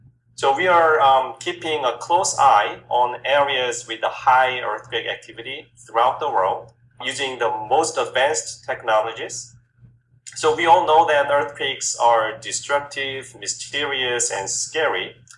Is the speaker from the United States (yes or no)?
no; South Korea; I'm originally from South Korea, and I got my bachelor's degree in geology there.